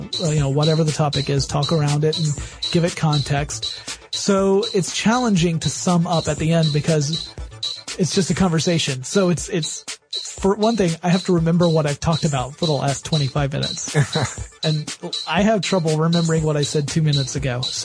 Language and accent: English; Vietnam; And I'm from Vietnam.